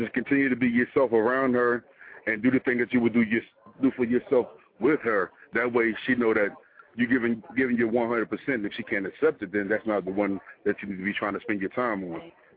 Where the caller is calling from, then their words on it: Philadelphia, Pennsylvania, United States; Yeah, I'm calling from South Philly.